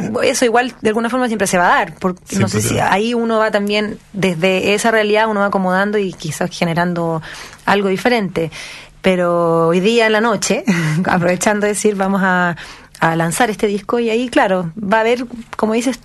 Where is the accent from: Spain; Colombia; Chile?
Chile; also born or lived in New Orleans; Soy chilena, nací en New Orleans, en Luisiana, en Estados Unidos.